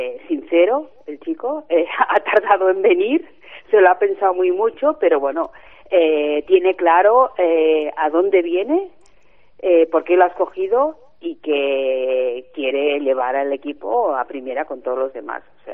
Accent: Barcelona, Catalonia, Spain; now in Molins de Rei, Spain; Yo dejé mi Sarrián querido, que yo soy de Sarriá, para venir a un lugar que pertenece a Molins de Rey, que se llama La Rierada.

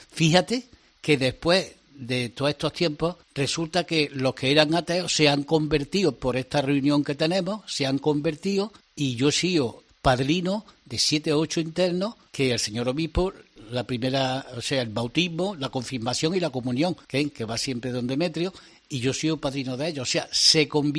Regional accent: Córdoba, Andalusia, Spain; mira, yo soy de Córdoba, ¿tú de dónde eres?

